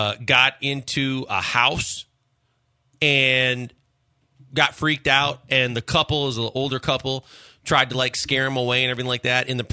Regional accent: Lake Michigan, United States; I grew up on Lake Michigan, and a lot of my friends even here still love to go fishing

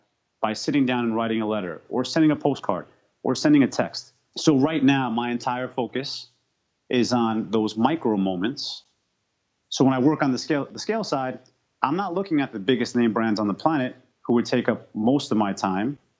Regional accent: New York City, New York, United States; born and raised in New York City, I believe in the micro moments.

